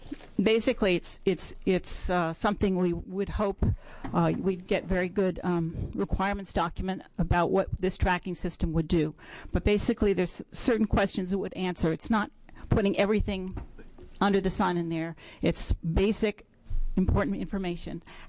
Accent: Oregon, United States; I'm from Washington County.

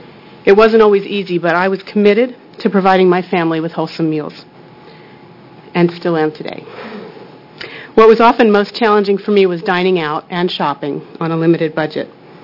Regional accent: Eugene, Oregon, United States; I'm here from Eugene, Oregon, Lane County.

